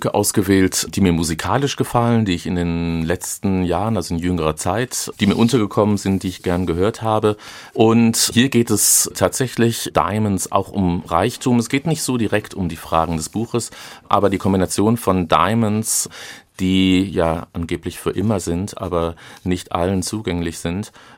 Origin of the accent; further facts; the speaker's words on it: Madrid, Spain; also born or lived in Barcelona; Und dann bin ich in Madrid und Barcelona aufgewachsen und bin dort zur Schule gegangen, habe auch Abitur gemacht.